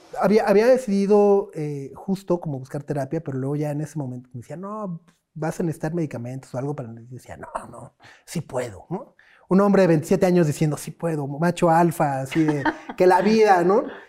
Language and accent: Spanish; Mexico City, Mexico; born there; Toda mi familia de mi papá es de allá. Yo nací en la Ciudad de México y muchos veranos cuando era niño los pasé allá.